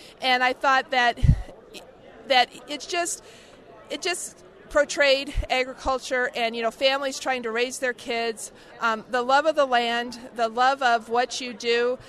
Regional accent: Wakefield, Nebraska, United States; I'm from Wakefield, Nebraska. My husband and I raise corn and soybeans in northeast Nebraska

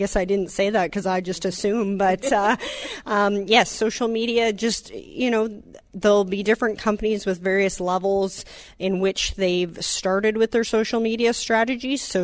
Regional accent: Guelph, Ontario, Canada; now in Woodstock, Canada; I am actually from Guelph, Ontario.

